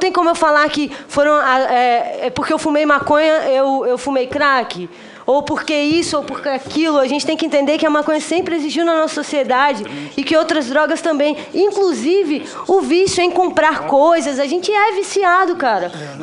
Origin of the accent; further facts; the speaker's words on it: Brasília, Federal District, Brazil; eu venho de uma cidade satélite de Brasília que é periférica, né? Eu sou moradora do Riacho Fundo 1.